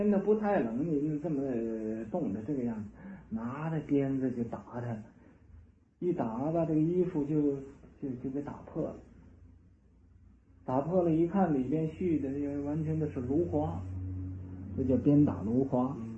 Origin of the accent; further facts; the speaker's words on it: United States; 我们美国人家是单发子